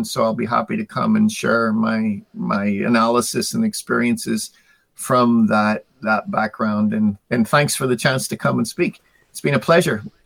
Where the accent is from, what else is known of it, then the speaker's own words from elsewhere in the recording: Ireland; your listeners will know that as an Irishman, I have the gift of the gab.